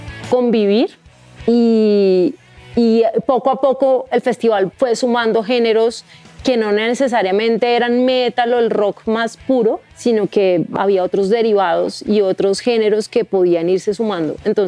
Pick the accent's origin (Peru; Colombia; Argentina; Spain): Colombia; cuál es nuestra identidad, ¿no? Como colombianos